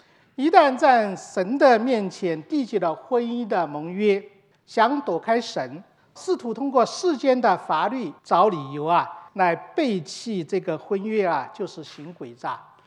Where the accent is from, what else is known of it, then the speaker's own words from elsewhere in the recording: China; 而我们从中国来的，都是在民政局登记